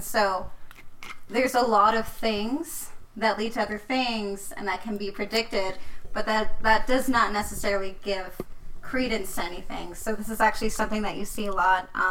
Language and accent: English; Bible Belt, United States; Growing up in the Bible Belt, there was I would often hear of, like, the world is ending stories